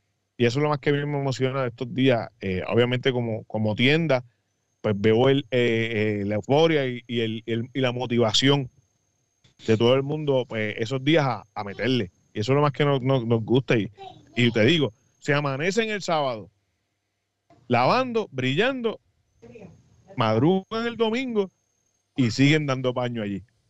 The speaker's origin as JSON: {"language": "Spanish", "country": "Puerto Rico", "said": "como boricuas que somos, dejamos todo para último."}